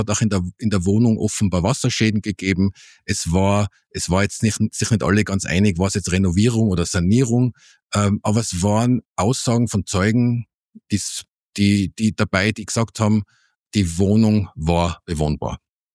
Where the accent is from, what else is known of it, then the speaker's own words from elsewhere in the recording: Innsbruck, Tyrol, Austria; Ich würde mal jetzt so als Innsbrucker sagen